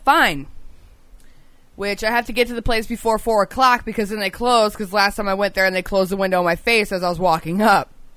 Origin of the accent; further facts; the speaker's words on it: Florida, United States; I'm not from here. I'm from Florida.